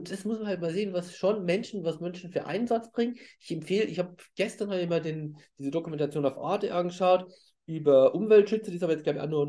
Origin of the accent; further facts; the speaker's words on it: Regensburg, Bavaria, Germany; now in Hamburg, Germany; ich komme aus Regensburg